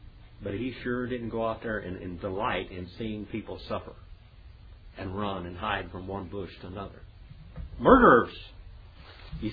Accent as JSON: {"language": "English", "country": "United States", "said": "I use a lot of Native American illustrations because I'm an Indian. I'm one of them savages."}